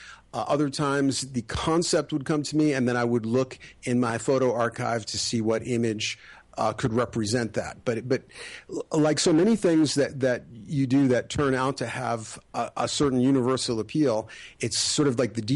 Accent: New York City, New York, United States; What happened was, I grew up in New York City, and my parents were always taking us to art museums

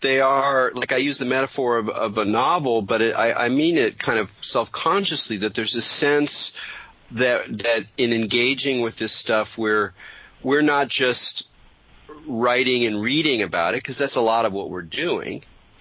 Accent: California, United States; since I also kind of basically did a book on Weird California, I thought we would bond on or at least my home state.

